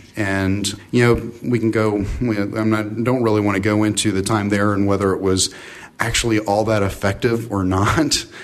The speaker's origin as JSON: {"language": "English", "town": "Woodbridge", "region": "Virginia", "country": "United States", "tie": "born or raised there", "said": "For those of you in the D.C. area, I grew up in Woodbridge, went to Woodbridge Senior High School, graduated, went to James Madison University. I did spend about a year at the Northern Virginia Community College and then went to James Madison University."}